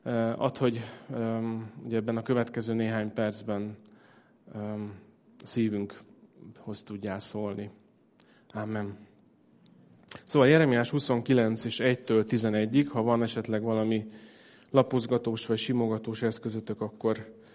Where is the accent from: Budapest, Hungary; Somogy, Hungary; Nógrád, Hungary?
Somogy, Hungary; Kaposvár; Én a szülővárosom, az Kaposvár, én nekem az az egyik otthonom, de az túl messze van, ott sajnos úgy néz ki egyelőre, hogy ott nem fogok tudni lakni, onnan eljöttem.